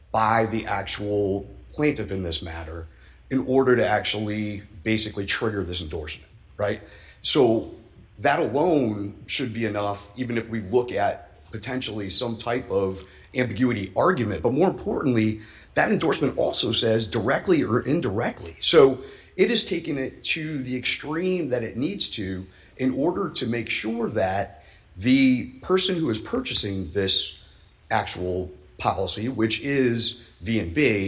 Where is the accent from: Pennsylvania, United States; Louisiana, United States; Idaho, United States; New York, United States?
Louisiana, United States; New Orleans; That's what happens when, you know, I'm from New Orleans.